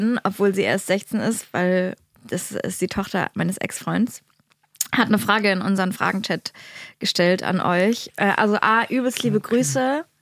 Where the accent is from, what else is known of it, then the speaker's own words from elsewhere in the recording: Leipzig, Saxony, Germany; Ja, das ist ja so, als Leipziger